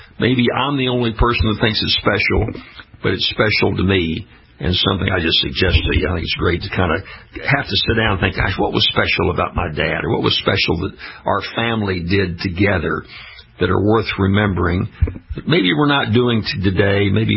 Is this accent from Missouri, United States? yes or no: yes; St. Louis, Missouri, United States; I grew up in St. Louis, Missouri.